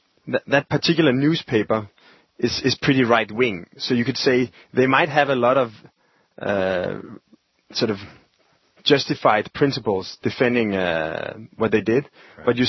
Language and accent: English; Denmark; English is a second language; we always have to be confronted with the fact that we come from Denmark